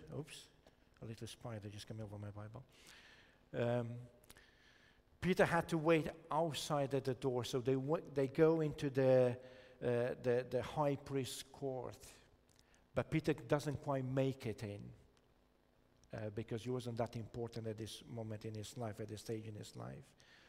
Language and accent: English; Romania; I grew up in Romania in a very kind of agricultural setting, and every summer I used to go to my relatives and look after sheep, cows, a lot of hens and cockerels around